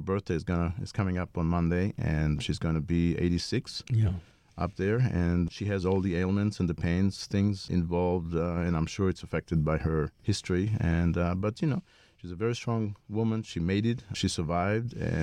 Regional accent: Tel Aviv, Tel Aviv District, Israel; I grew up in Tel Aviv, born in Tel Aviv, basically spent my youth there except the exchange program in Boston

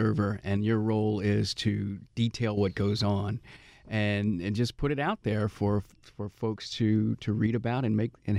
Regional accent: Louisiana, United States; I think that's back in my home state in Louisiana and probably other states.

